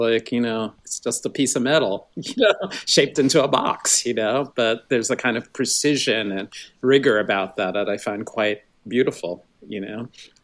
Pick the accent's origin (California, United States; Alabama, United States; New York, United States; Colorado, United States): New York, United States; New York City; I grew up in the South Bronx.